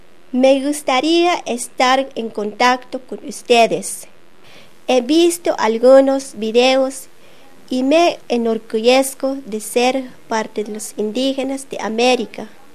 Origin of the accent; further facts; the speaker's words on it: Arica, Arica y Parinacota, Chile; Soy de Chile, de la ciudad de Arica, frontera con Perú. Soy descendiente de Aymara